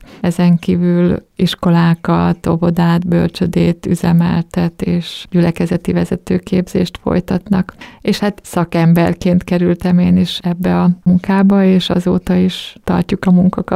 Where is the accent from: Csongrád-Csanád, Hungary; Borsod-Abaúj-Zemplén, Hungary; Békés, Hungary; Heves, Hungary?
Békés, Hungary; ez Békésen, az én szülővárosomba indult már a 60-as években